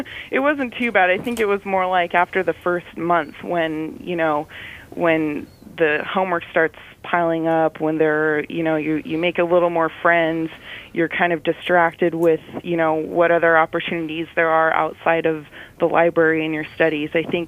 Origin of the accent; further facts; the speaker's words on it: Bethel, Alaska, United States; I myself am rural educated. I'm a UBIC from Bethel, Alaska